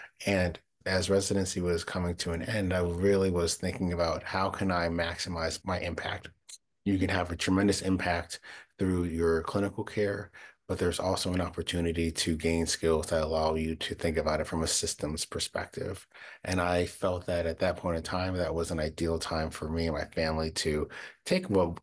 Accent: Midwest, United States; also born or lived in Ohio / Michigan; So personally, I am a Midwesterner born and raised. So spent a lot of time in Ohio and Michigan

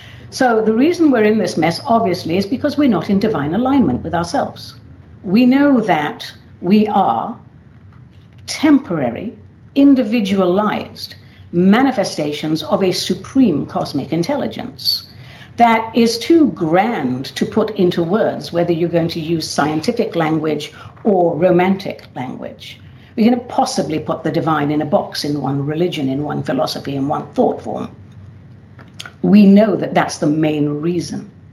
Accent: England, United Kingdom; also born or lived in Cyprus; And I was a babe in arms. I was born in Cyprus. We went to England

